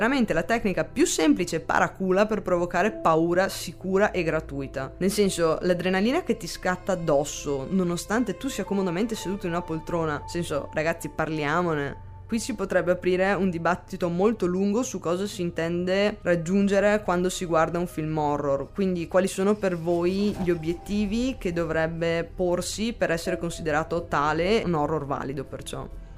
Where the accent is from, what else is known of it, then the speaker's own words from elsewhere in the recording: Venice, Veneto, Italy; Come già sapete sono veneziana e non sono rimasta indifferente.